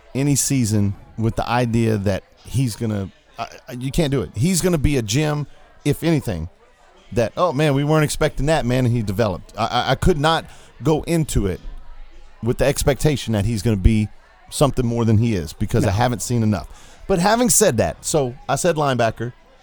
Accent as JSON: {"language": "English", "region": "Missouri", "country": "United States", "said": "You know me, man. I'm from Missouri. It's the show-me state."}